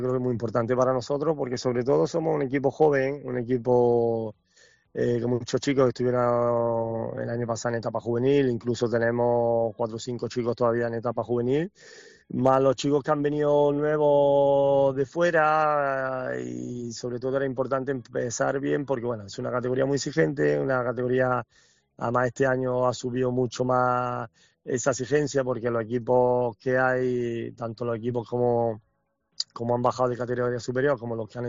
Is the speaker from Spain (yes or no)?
yes; Córdoba, Andalusia, Spain; para mí siendo cordobés y haber disfrutado de compañeros de Córdoba